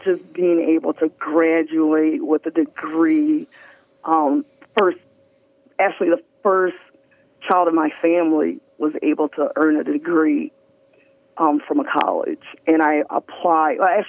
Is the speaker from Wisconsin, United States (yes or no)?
no; Port Huron, Michigan, United States; Port Huron, Michigan.